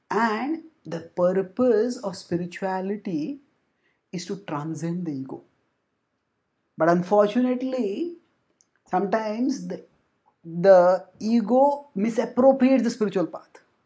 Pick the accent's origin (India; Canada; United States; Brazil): India; We come from India. You know, there are people of each state.